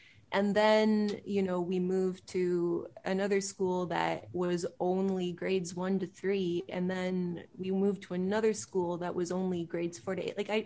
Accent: Pickering, Ontario, Canada; So I grew up in Pickering, east of Toronto.

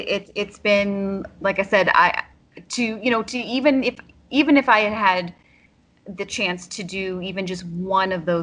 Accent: Nova Scotia, Canada; growing up in Nova Scotia, there with the huge Celtic influence that's there, I've always loved Celtic music.

